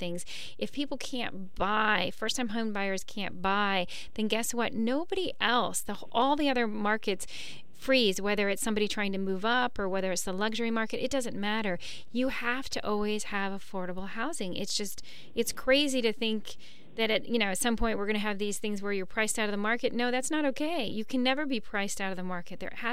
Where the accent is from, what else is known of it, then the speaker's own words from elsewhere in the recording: Key West, Florida, United States; I grew up in Key West, Florida, and it was a problem in Key West.